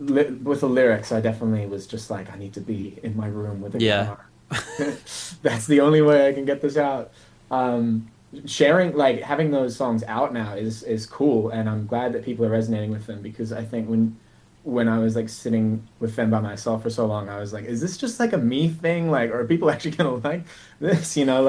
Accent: Queenstown, Otago, New Zealand; I was growing up in Queenstown, the local music scene is a lot smaller. And then you suddenly move to a city

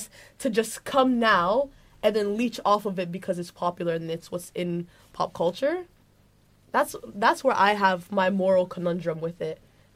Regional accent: Somalia; So, Somali people, obviously, our country is on East Africa. We are from African descent.

